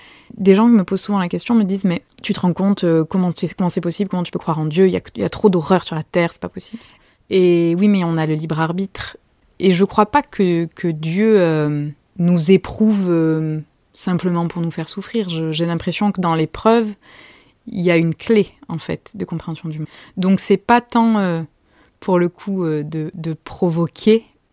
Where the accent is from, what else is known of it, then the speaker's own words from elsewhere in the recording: France; born there; moi je suis née en France à l'époque dans laquelle je suis née.